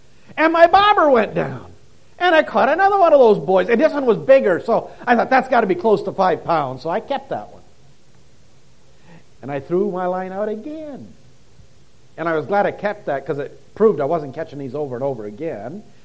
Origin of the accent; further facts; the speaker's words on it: Iowa, United States; Up our way, I come from Iowa, and our lakes are shallow, and our lakes have minnows if they're not killed by the fertilizer.